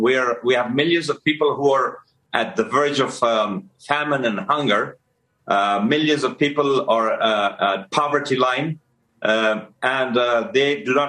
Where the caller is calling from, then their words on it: Kabul, Afghanistan; I'm saying this from Kabul, where the Taliban are sitting.